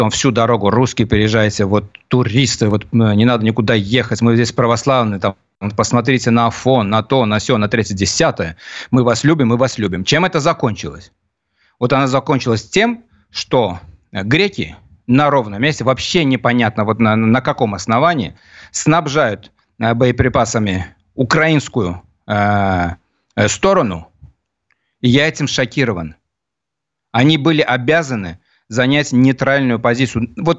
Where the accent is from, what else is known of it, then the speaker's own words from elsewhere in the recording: Greece; я вам это подтверждаю, я вырос в Греции